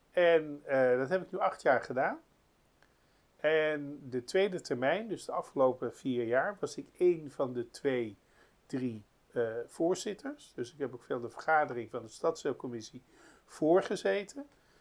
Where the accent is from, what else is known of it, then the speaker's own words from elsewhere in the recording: Amsterdam, North Holland, Netherlands; Geboren en getogen in Amsterdam. Ik ben 65 jaar.